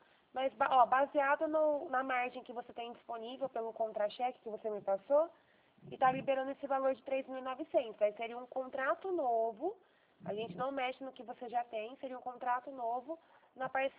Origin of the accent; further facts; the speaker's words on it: Campinas, São Paulo, Brazil; eu sou de Campinas, São Paulo.